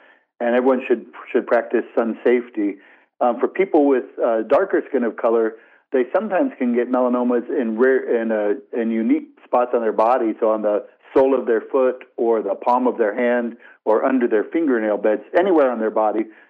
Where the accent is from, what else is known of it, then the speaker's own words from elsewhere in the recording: Florida, United States; As a child, I didn't practice sun safety. I grew up in Florida.